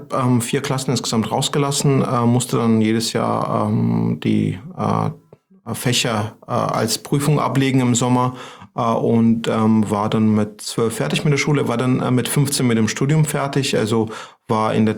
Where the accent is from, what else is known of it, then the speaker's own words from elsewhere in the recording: Georgia; German is a second language; moved away as an adult; now in Germany; Also ich komme aus Georgien, das kann man unschwer an meinem Nachnamen erkennen. Zumindest die Eingeweihten würden das tun. Bin dort aufgewachsen, habe auch dort studiert und bin zur Promotion nach Deutschland